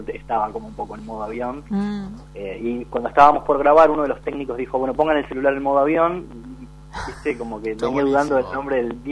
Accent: Concepción del Uruguay, Entre Ríos, Argentina; also born or lived in Río Gallegos; Después cuando nos volvimos a Concepción del Uruguay, que es de donde es toda mi familia, que retornamos del sur, por decir de alguna manera, por cuestiones laborales

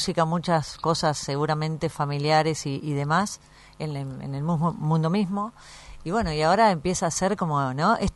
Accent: Tandil, Buenos Aires Province, Argentina; Pero aparte, soy de Tandil.

